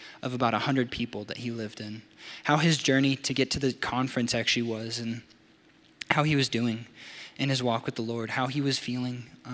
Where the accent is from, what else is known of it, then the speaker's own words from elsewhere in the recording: Texas, United States; moved away; So I am originally from Texas. I moved here to Colorado about 5 years ago. And I lived in Breckenridge.